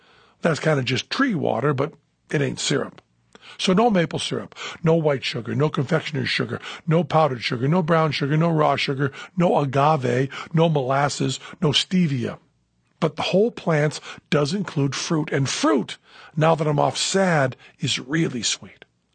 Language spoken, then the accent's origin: English; Massachusetts, United States; I'm from Massachusetts, and regardless of what those liars in Vermont will tell you, Massachusetts is the best maple syrup